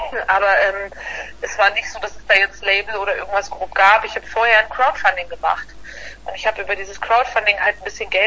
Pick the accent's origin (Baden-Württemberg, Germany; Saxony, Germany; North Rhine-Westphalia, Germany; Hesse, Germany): Hesse, Germany; now in Hamburg, Germany; wohne aber schon relativ lang in Hamburg. Ist zum Musikmachen doch ein bisschen schöner als, ich komme aus der Nähe von Fulda, wenn ihr das was sagt.